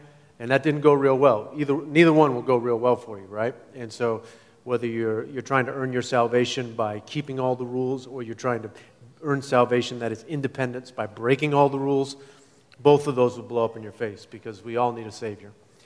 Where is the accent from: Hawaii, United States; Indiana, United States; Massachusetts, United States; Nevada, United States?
Massachusetts, United States; I grew up in Massachusetts, just outside of Boston. That was a great place to grow up, wonderful.